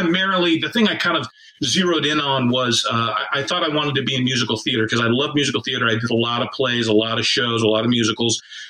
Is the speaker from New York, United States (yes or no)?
no; Golden, Colorado, United States; I grew up in Golden, Colorado. I went to school all through high school there.